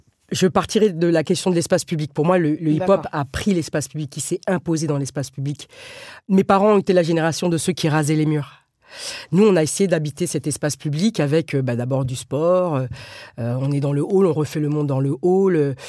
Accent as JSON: {"language": "French", "town": "Brétigny-sur-Orge", "region": "Île-de-France", "country": "France", "tie": "born or raised there", "said": "moi j'ai grandi à Brétigny-sur-Orge, à 30 km de Paris, mi-banlieue, mi-campagne"}